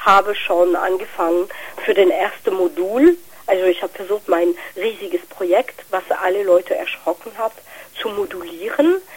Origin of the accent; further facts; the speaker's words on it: western France, France; German is a second language; now in Germany; ich komme aus Frankreich. Also ursprünglich aus Westfrankreich.